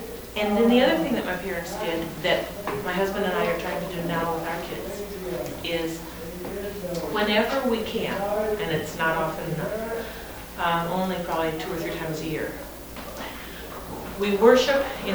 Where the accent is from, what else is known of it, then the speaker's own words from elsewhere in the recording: Oregon, United States; I'm from Oregon.